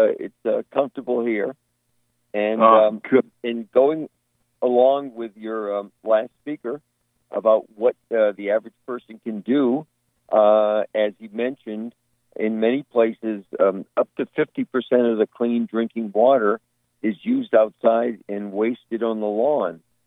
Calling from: Massachusetts, United States; I'm calling from Massachusetts.

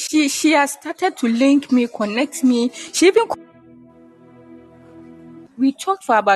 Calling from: Kumasi, Ashanti, Ghana; I'm speaking from Kumasi.

